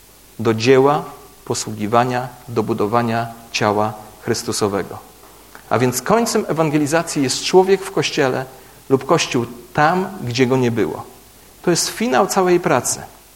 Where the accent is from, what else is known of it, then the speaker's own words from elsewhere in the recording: Gąsocin, Masovian Voivodeship, Poland; now in Warsaw, Poland; ja pastor z Warszawy, choć jestem z małej wsi Gąsocin, zapamiętajcie tę nazwę